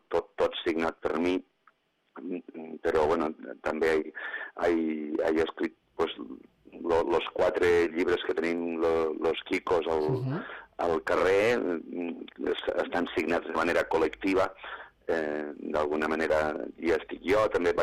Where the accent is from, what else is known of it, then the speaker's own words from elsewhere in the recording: Catalonia, Spain; la gent que vivim a la vora de l'Ebre, però jo sóc un ebrenc del sud, de la zona del Delta